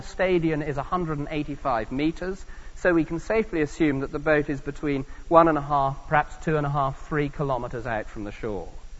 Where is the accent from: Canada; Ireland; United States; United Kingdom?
United Kingdom; South West England; I come from Cornwall down in the southwest